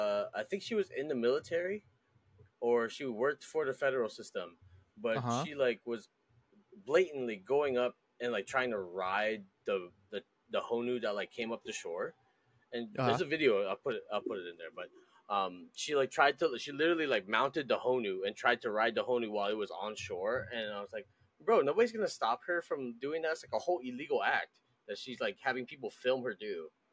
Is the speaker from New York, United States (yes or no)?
no; Hawaii, United States; Like, I am from Hawaii, though.